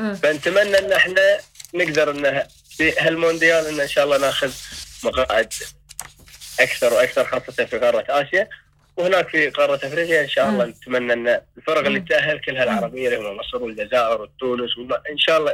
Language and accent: Arabic; Qatar; أن أنا يعني أمثل ديرتي وأمثل قطر في المونديال